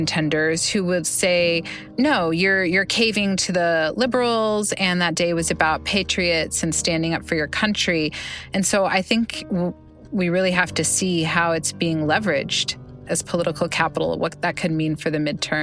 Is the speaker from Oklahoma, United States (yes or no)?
yes; Oklahoma, United States; Right now in several states, my home state, Oklahoma, being, you know, among them